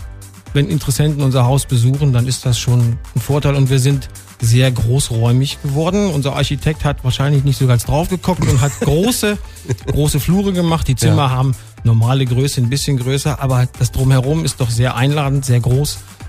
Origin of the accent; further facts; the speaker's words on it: Lower Saxony, Germany; ich bin Niedersachse